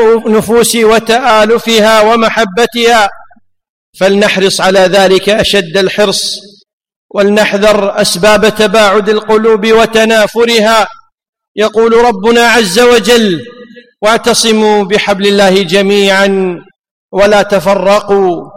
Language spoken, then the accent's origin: Arabic; Kuwait; born there; بلدنا الكويت أمانة في أعناقنا. نعم، إن الكويت أمانة في أعناقنا، كيف لا، ونحن ولدنا عليها ونأكل من خيراتها ونعيش فوق أرضها